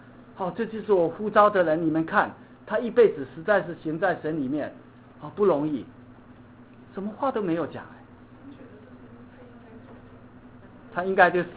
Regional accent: China; 我们中国人经常说我快死了，我累死了，累昏了

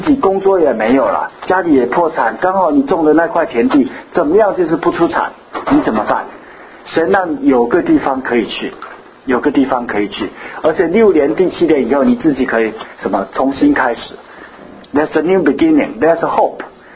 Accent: China; 以前我们小时候在大陆看电影

